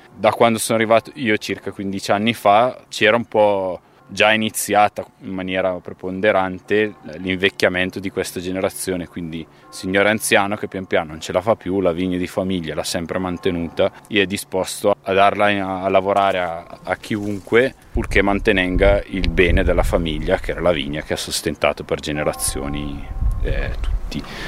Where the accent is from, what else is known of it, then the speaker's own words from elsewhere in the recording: Bergamo, Lombardy, Italy; Sono bergamasco, dopo gli studi e aver fatto un po' di esperienza in giro, ho avuto la possibilità casualmente di venire a lavorare qui in Valtellina come operaio di campagna